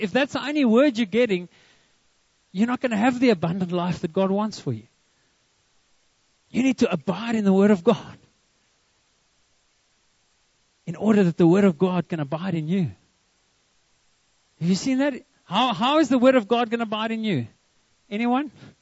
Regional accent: Karoo, South Africa; So I know I come from the Karoo, and you can't get the bush out of me.

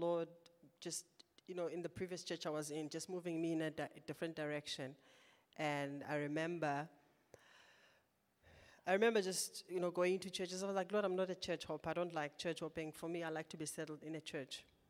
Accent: South Africa; because I'm South African. How can you not know I'm South African? How can you not know I'm Xhosa?

